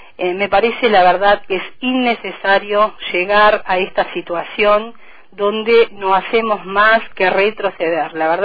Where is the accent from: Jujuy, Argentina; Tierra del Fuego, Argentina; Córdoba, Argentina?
Tierra del Fuego, Argentina; Río Grande; Soy de Río Grande, participé muchas veces de los paros